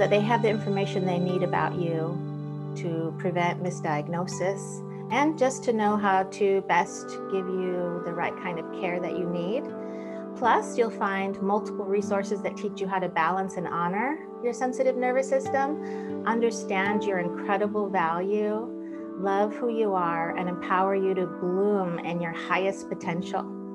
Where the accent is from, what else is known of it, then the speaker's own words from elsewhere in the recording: Minnesota, United States; like I'm originally from Minnesota.